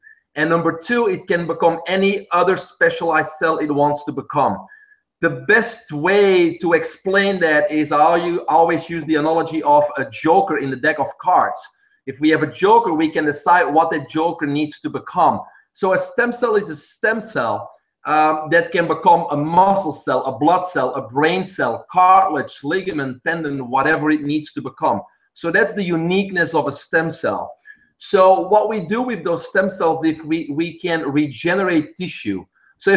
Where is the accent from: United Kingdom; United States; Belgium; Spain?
Belgium; English is a second language; Well, you probably hear my accent. I'm originally from Belgium.